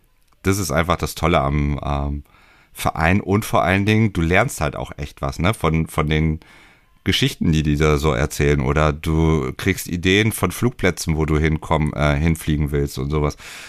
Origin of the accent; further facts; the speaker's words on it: Hameln, Lower Saxony, Germany; ich bin ja in Hameln groß geworden